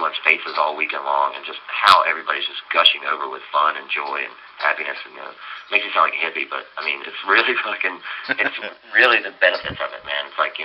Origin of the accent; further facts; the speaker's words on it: Virginia, United States; me growing up in Virginia and being friends with those guys forever.